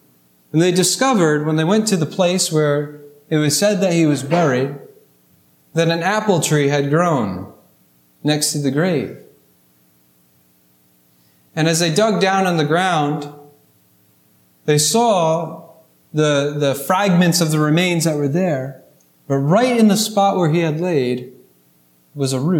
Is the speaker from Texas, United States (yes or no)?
no; Rhode Island, United States; many of you know I'm from Rhode Island.